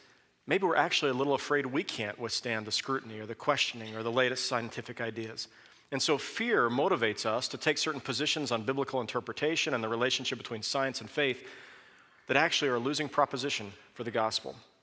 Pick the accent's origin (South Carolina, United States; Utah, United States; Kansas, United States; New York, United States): Kansas, United States; Growing up in Kansas, it was the State Board of Education that first introduced me to this notion.